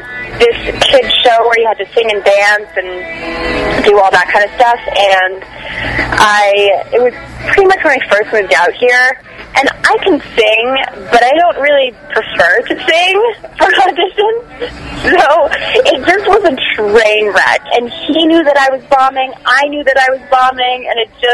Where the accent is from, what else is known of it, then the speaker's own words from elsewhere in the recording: Bethlehem, Pennsylvania, United States; I'm from Bethlehem, Pennsylvania.